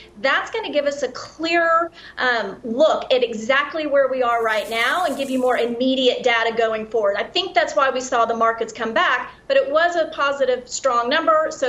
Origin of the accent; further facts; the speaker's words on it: Texas, United States; like here in my home state of Texas